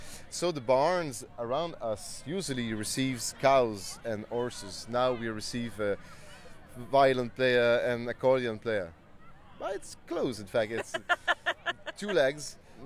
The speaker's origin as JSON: {"language": "English", "region": "Quebec", "country": "Canada", "said": "We really start to call ourselves like Quebecois, because we wanted to make a separation, you know."}